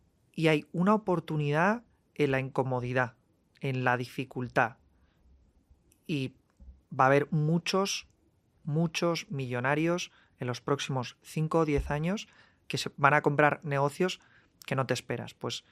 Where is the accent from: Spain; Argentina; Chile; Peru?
Spain; Valladolid, Castile and León; yo soy de Valladolid, que era reconocido en Valladolid, ¿no?